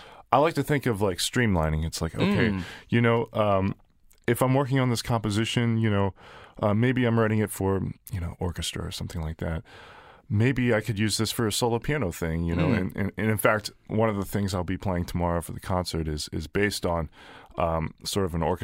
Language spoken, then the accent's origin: English; Mechanicsburg, Pennsylvania, United States; I grew up in Mechanicsburg